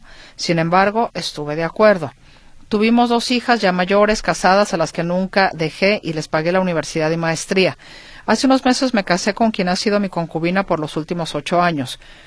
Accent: Sonora, Mexico; now in Guadalajara, Mexico; Si yo soy de Sonora y estoy casada allá, ¿puedo promover mi divorcio en Guadalajara ya que hoy vivo aquí?

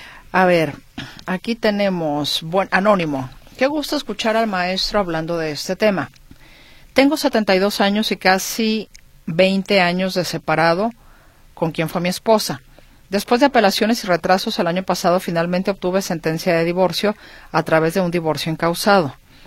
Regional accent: Sonora, Mexico; now in Guadalajara, Mexico; Si yo soy de Sonora y estoy casada allá, ¿puedo promover mi divorcio en Guadalajara ya que hoy vivo aquí?

